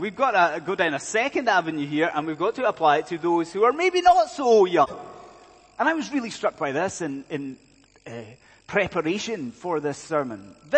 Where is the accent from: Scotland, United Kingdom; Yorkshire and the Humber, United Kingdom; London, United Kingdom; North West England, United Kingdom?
Scotland, United Kingdom; I'm a Scotsman, we have infinite terms for this